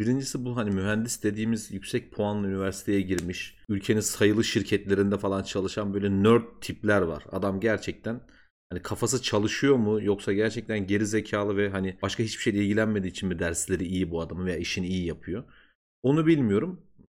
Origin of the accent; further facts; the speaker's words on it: Black Sea Region, Turkey; Şimdi biz Karadeniz'de olduğumuz için bizim büyükler falan da böyle hani çocuğu döverek seven, şakaları küfürlü olan, eğitim metodu olarak rencideyi kullanan bir aile yapımız var bizim.